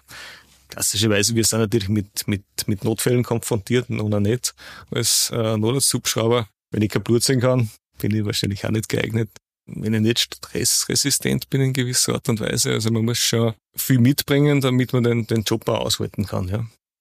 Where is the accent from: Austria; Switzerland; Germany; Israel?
Austria; Kirchschlag; Der war Ortsstellenleiter da in Kirchschlag in meinem Heimatort.